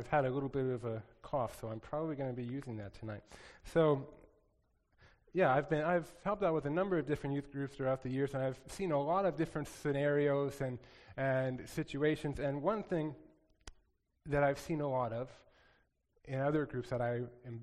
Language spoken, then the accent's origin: English; New Mexico, United States; In my own youth group growing up in New Mexico, we had a lot of it, I'll just say that.